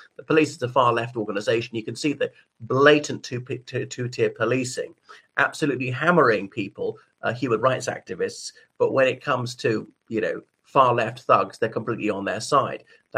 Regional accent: Ireland; o everybody … from Ireland.

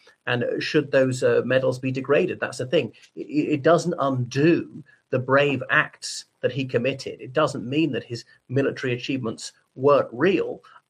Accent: Ireland; from Ireland.

